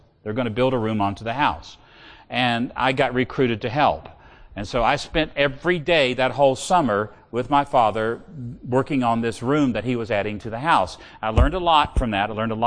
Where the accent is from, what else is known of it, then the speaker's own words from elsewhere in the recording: Virginia, United States; My father, I grew up in Virginia.